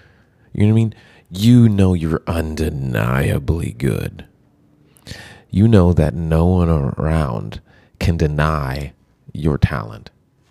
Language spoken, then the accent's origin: English; New York City, New York, United States; I look at what I do as part of being a New Yorker, an artist that's from New York, and part of contributing to the New Yorkiness of New York.